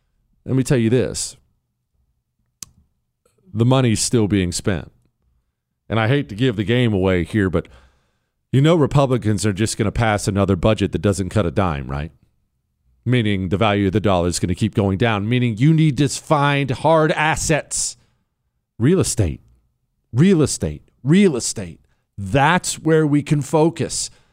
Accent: Ohio, United States; born there; I'm an Ohio State fan. I was born in Ohio. I'm an Ohio State Buckeye fan.

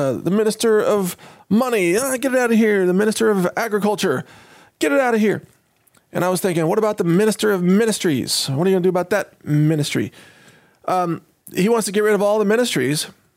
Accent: Texas, United States; And as a Texan, I'm okay with giving him up to the DOJ because he deserves it.

